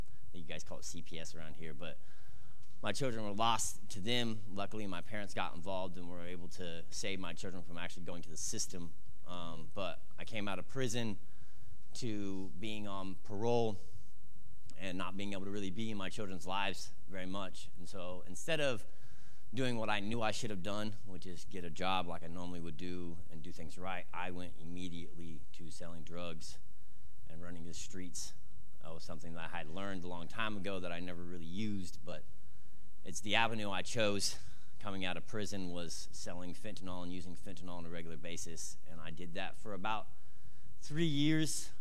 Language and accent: English; Missouri, United States; also born or lived in Kansas; I was born in Kansas. I was raised in Missouri.